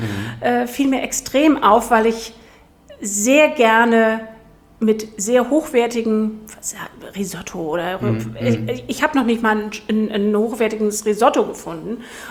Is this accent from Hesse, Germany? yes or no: yes; Wiesbaden, Hesse, Germany; Ehrlich gesagt bin ich mit Gewürzen groß geworden, ich komme nicht aus Hamburg, ich komme aus Wiesbaden